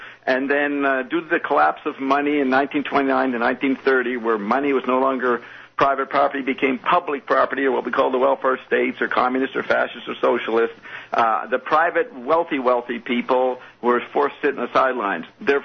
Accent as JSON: {"language": "English", "town": "Paris", "region": "Île-de-France", "country": "France", "tie": "born or raised there", "said": "Okay. I grew up in Paris."}